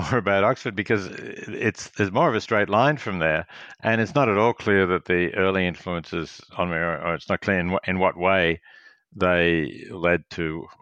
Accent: Melbourne, Victoria, Australia; So we became comfortably off after a few years. I went to school in Melbourne. I think I got a reasonably good education.

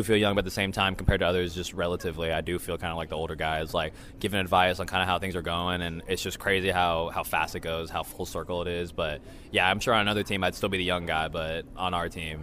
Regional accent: California, United States; Obviously, I grew up in the Bay Area.

